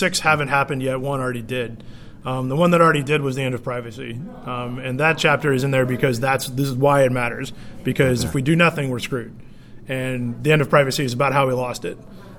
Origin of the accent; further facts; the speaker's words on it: Lexington, Kentucky, United States; born there; And I was born in Lexington, so that's pretty close enough.